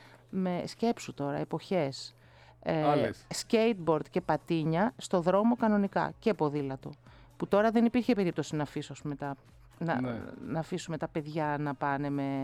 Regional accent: Kifisia, Attica, Greece; μας έπρεπε να φύγουμε από εκεί, από την Αθήνα, και αγοράσαμε στην Κηφισιά. Και έτσι μεγάλωσα εγώ στην Κηφισιά.

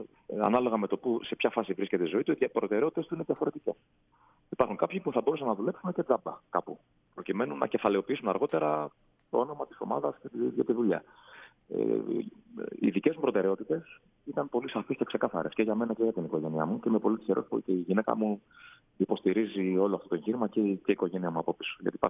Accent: Nea Filadelfeia, Attica, Greece; Εγώ μεγάλωσα στη Νέα Φιλαδέλφεια.

